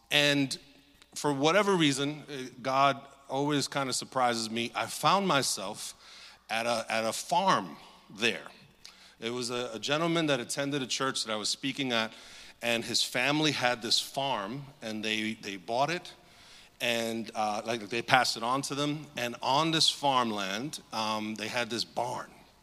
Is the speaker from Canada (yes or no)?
no; New York, United States; Even as a New Yorker, I'm not ashamed to admit that.